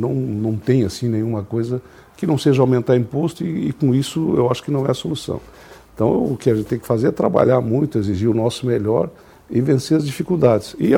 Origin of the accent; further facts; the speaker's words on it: Laje, Bahia, Brazil; esse colégio era bem perto da casa dos meus pais, onde eu me criei ali em Laje, né?